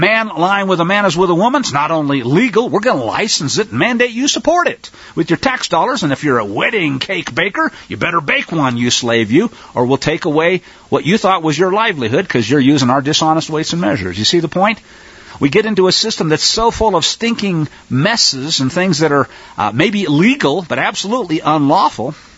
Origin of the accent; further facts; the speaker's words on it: Kansas, United States; I grew up in Kansas, so we all heard all about Carrie Nation.